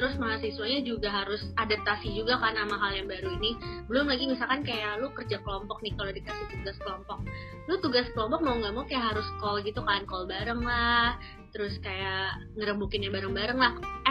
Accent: South Kalimantan, Indonesia; gue auto disuruh balik ke Banjar kan, gue kan orang Kalimantan nih.

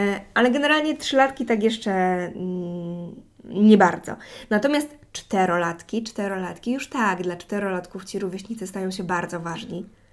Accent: Silesian Voivodeship, Poland; U nas na Śląsku tak się mówi.

